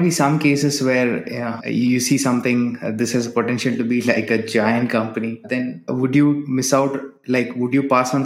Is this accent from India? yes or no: yes; Kerala, India; So I'm from Kerala in India